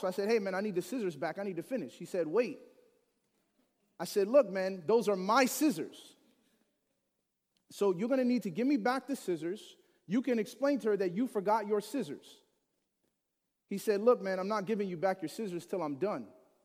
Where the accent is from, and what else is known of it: Chicago, Illinois, United States; born or raised there